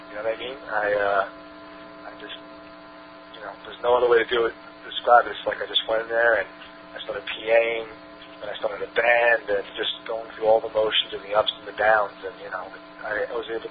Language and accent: English; New York, United States; when I'm a kid from New York, so, like, I grew up on, like, you know, like hardcore music and just big rock and roll